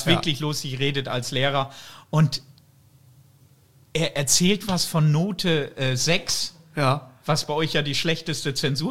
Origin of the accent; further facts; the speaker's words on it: Switzerland; Nein, das Problem war bei uns in der Schweiz, dass die ganzen Theater bei uns konzessioniert sind